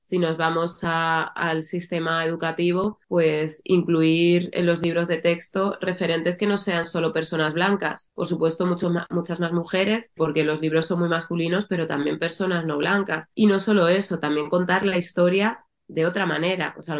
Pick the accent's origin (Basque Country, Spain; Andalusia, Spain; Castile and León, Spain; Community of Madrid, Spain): Community of Madrid, Spain; Alcorcón; yo que soy de Alcorcón, pues aquí la cultura hip hop tenía peso